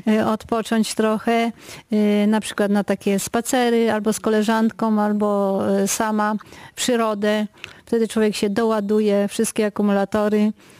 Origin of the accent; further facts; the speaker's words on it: Strzyżów, Subcarpathian Voivodeship, Poland; bo my jesteśmy z Strzyżowa, także tereny mamy przepiękne